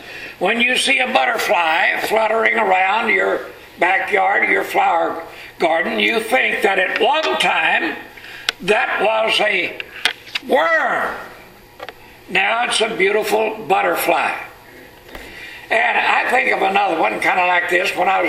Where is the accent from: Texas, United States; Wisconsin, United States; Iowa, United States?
Texas, United States; now in Southern California, United States; You don't see that much out here in Southern California, but where I was raised down in East Texas, they were just all over the place and there all the time.